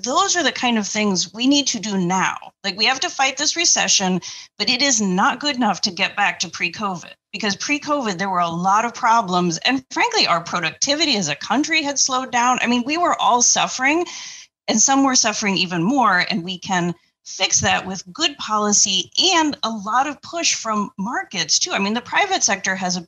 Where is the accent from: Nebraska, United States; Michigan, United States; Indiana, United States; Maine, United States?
Indiana, United States; Yeah, no, I grew up in Indiana. I'm not a political person.